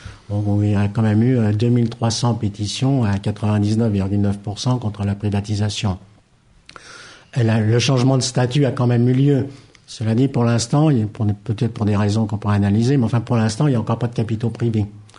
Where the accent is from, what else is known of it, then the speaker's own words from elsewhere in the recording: Île-de-France, France; On mène aussi des combats plus locaux. Par exemple, moi, je suis du Val-de-Marne.